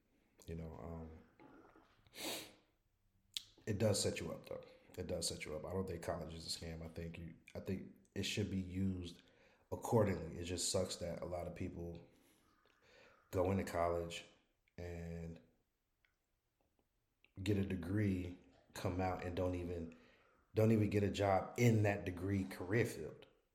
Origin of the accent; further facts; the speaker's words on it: Irvington, New Jersey, United States; also born or lived in Alamogordo / Korea / Germany; I'm from Irvington, New Jersey. But I say right next door to North. I'm from Irvington.